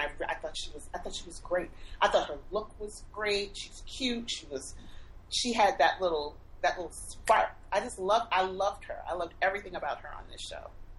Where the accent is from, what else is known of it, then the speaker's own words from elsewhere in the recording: New Orleans, Louisiana, United States; now in Pittsburgh, United States; So we're going on 10 years that I have been gone, just kind of watching my hometown from afar. And there's so many stories about people who moved back and rebuilding New Orleans